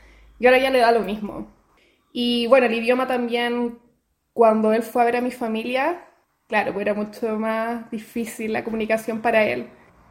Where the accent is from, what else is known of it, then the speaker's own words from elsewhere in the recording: Chile; Claro, yo vengo de Chile, de Latinoamérica, entonces tengo una forma de expresar mi sentimiento mucho más abierta.